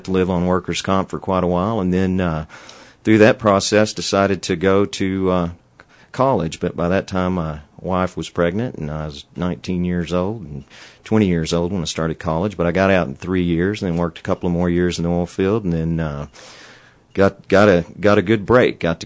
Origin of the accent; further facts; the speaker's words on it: Monahans, Texas, United States; born there; I was born in Monahans, Texas, 1963, so I'm 50 years old.